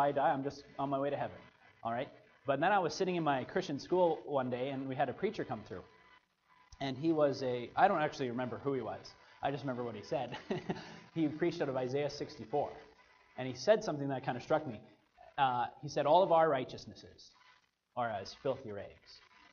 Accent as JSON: {"language": "English", "region": "Alberta", "country": "Canada", "tie": "born or raised there", "said": "Now, I'm from Alberta. I'm an Alberta boy. I was born and raised. My family's been there for I don't know how many generations. About four generations or more."}